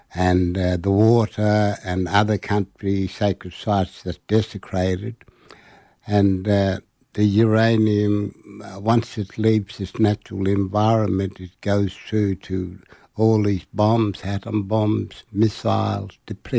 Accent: South Australia, Australia; from Arabina land, Arabina country.

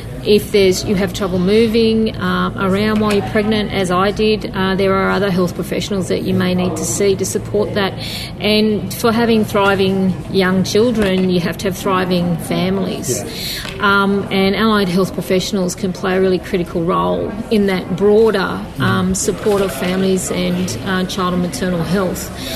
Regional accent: New South Wales, Australia; I'm Yiradjuri Wanarua from New South Wales. Yiradjuri on the Murrumbidgee River and Wanarua of the Singleton Hunter Valley region.

